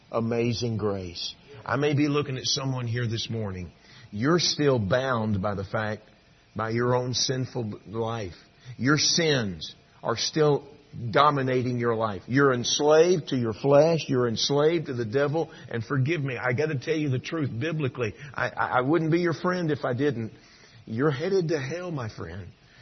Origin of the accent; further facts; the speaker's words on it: Texas, United States; I'm from Texas. I live in Texas. I always say that kind of hesitatingly because I'm rarely at home, but that's where my address is. I'm a Texan. I grew up there.